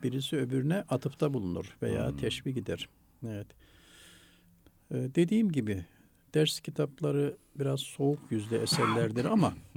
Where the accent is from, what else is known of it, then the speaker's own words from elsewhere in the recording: Tokat, Turkey; now in Istanbul, Turkey; ben İstanbul'da yaşıyorum, memleketim Tokat